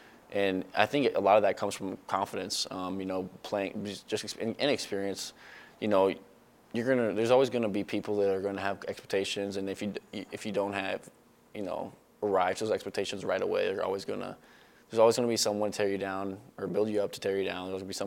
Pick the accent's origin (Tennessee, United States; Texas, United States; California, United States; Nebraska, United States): Nebraska, United States; Omaha; also born or lived in Iowa; Well, I went to high school in Iowa, but I was born and raised in Omaha. And my family's typical Nebraska fans